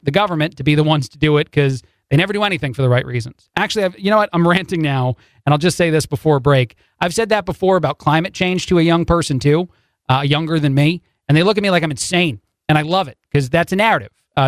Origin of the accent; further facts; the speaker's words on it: New Jersey, United States; born there; I'm from the East Coast, originally born in New Jersey.